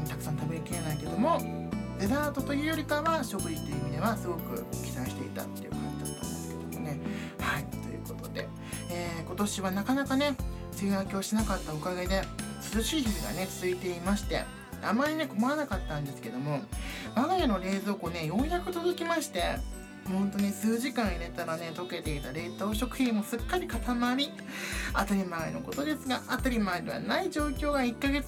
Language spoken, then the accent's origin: Japanese; Yokohama, Kanagawa, Japan; 地元横浜でブームになっている